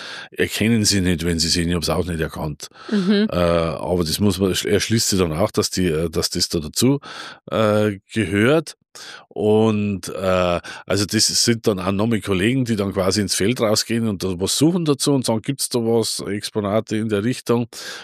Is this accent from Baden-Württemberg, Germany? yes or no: no; Bavaria, Germany; ich komme aus dem Vorwald zumindest und mein Vater war Metzgermeister